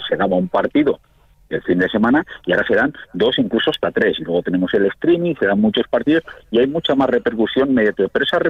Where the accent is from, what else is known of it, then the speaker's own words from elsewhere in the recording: Catalonia, Spain; yo soy catalán y no me escondo, catalán de nacimiento, pero por supuesto he conocido una tierra tan maravillosa que es difícil no quererla y hacerte aragonés, aunque sea solo de adopción.